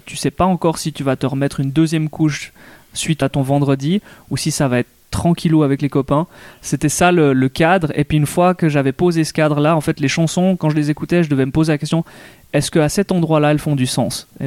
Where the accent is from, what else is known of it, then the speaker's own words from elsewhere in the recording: Fribourg, Switzerland; je suis fribourgeois, j'ai grandi à Fribourg. La culture fribourgeoise, je l'ai bien profonde dans mes gènes.